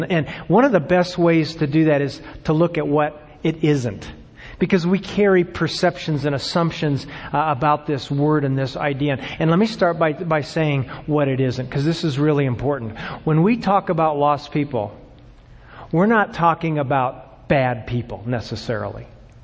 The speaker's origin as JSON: {"language": "English", "region": "Arizona", "country": "United States", "tie": "born or raised there", "said": "and I was raised in Arizona, so I love the desert."}